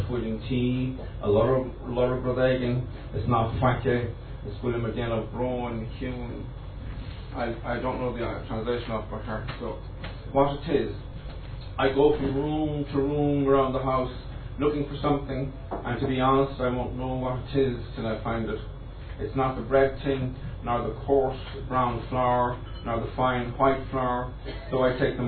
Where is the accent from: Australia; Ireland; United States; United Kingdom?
Ireland; Cork, Munster; in Cork City, and when I was a young fella, there was a polio epidemic in Cork City